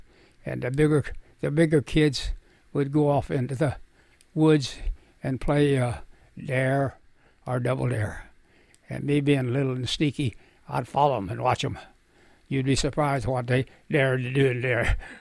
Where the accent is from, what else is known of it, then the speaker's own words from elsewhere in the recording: Shafter, California, United States; also born or lived in Maud, Oklahoma; I was born in Maud, Oklahoma, 1923, and I grew up 8 years there, and then we moved to Shafter, lived there for 50 years.